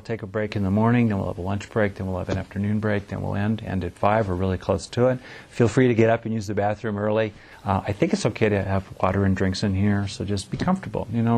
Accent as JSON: {"language": "English", "region": "California", "country": "United States", "tie": "born or raised there", "said": "Anyway, I grew up in Southern California, so that's spent a lot of time in pools."}